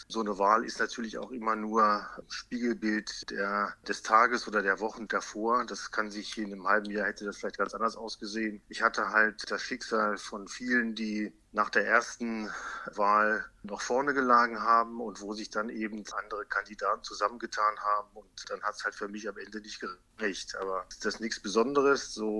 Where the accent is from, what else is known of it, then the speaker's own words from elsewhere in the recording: Bad Lauterberg, Lower Saxony, Germany; also born or lived in Munich; Ich bin ja vor 10 Jahren extra aus München wieder zurück nach Bad Lauterberg gekommen. Ich bin ja Bad Lauterberger, hatte meine Familie mitgebracht aus München, um eben meine Heimatstadt wieder auf Kurs zu bringen.